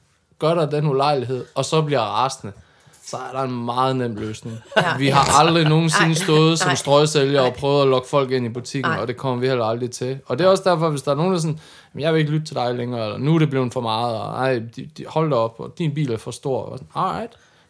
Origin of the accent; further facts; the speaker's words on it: Jutland, Denmark; jeg er fra Jylland, altså come on, man kan ikke blive meget mere dansk end mig.